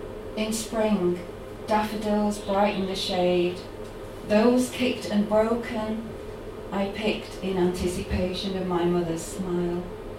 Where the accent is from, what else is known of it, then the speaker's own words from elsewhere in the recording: Sheffield, Yorkshire and the Humber, United Kingdom; I was born and raised in Sheffield in semi-detached suburbia.